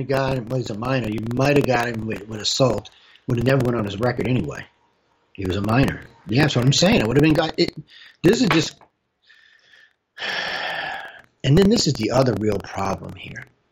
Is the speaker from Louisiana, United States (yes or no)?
yes; New Orleans, Louisiana, United States; I grew up in New Orleans, okay?